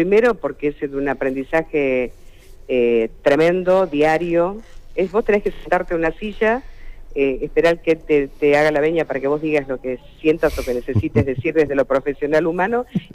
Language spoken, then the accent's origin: Spanish; Santa Fe, Argentina; yo soy santafesina, ¿no?